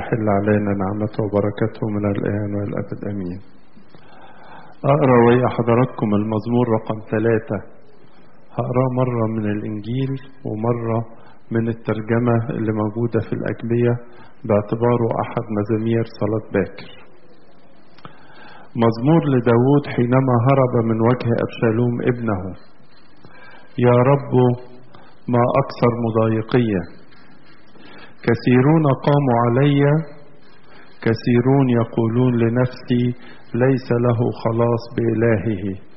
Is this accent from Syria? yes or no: no; Egypt; مصرنا اللي بنعيش فيها كلنا كمصريين عايشين حوالين نهر النيل